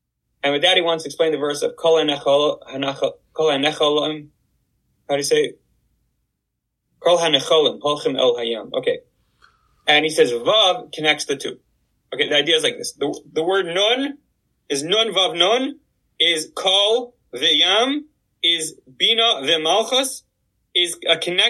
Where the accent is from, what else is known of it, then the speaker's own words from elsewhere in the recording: Canada; I'm ashamed to say I'm Canadian after Trudeau pulled back on the weapons.